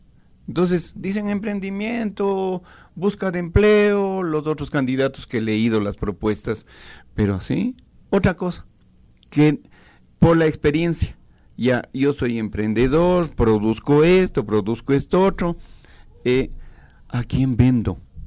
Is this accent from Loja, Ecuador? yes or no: no; Quito, Pichincha, Ecuador; Yo soy de los tratos de abajo. Yo nací en San Juan, bajé a vivir con mis padres trabajadores en San Roque. Soy sanroqueño, agradezco esa vida.